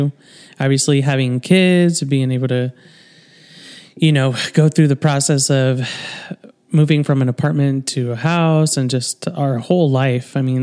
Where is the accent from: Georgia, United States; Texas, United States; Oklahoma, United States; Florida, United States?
Texas, United States; Arlington; also born or lived in San Antonio; So for me, I was born in San Antonio. And I actually grew up and I was raised in Arlington, Texas, home of the Dallas Cowboys.